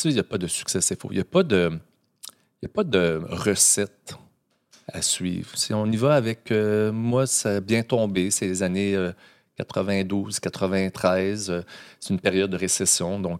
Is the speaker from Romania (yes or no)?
no; Ontario, Canada; now in Montreal, Canada; Parce qu'en fait, j'ai grandi dans un milieu francophone en Ontario, un petit village tout près d'Alexandria.